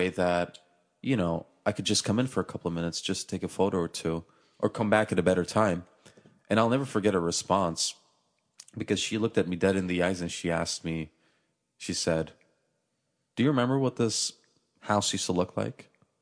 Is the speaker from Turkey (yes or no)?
yes; Turkey; I'm for sure going to buy the house that I grew up in Turkey, in the apartment complex that I was raised in.